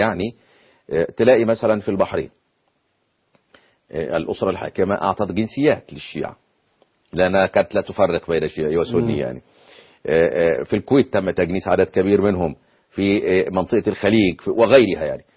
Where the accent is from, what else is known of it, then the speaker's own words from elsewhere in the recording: Egypt; لكن لدينا نحن كمصريين